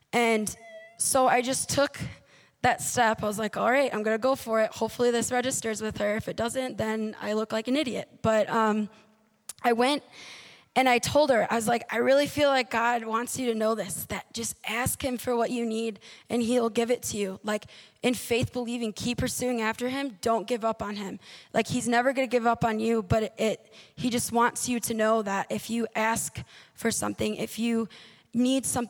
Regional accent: Illinois, United States; I'm from Illinois. Nothing too special

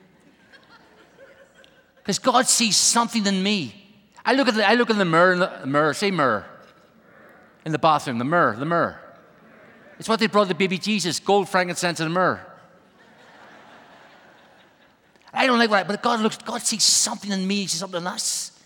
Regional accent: Ireland; now in Brussels, Belgium; I come from Ireland. I live in Brussels, Belgium.

